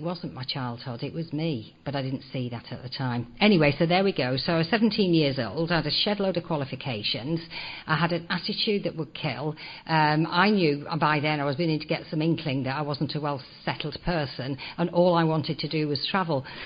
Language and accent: English; England, United Kingdom; born there; anyway, I was born in England.